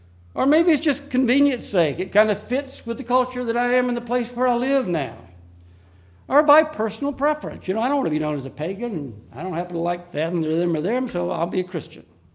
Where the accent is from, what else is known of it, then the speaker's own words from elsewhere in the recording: Florida, United States; And, you know, I'm from Florida. I don't even like the idea of it's already too much winter for me.